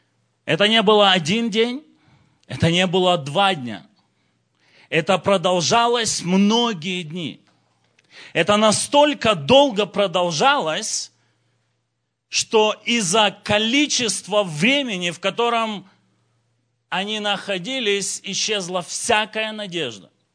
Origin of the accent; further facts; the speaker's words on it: Moldova; moved away as an adult; also born or lived in Russia; И мы находились 20 лет в России, сами мы родом из Молдавии, и 20 лет мы находились в России, были миссионерами, служили 8 лет в Сибири и 12 лет в Москве, Московской области.